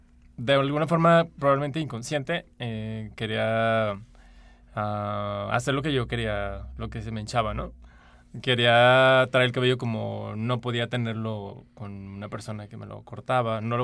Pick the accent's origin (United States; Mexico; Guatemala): Mexico; San Luis Potosí; moved away; Cuando salí a vivir fuera de San Luis Potosí, empecé a usar esta onda